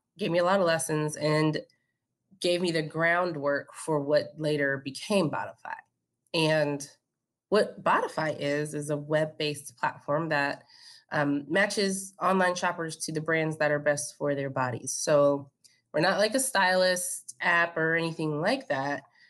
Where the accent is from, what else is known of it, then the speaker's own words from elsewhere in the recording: Kansas City, Missouri, United States; So I born and raised in Kansas City. I went to undergrad at Mizzou, went to UMKC for grad school in their entrepreneurial program.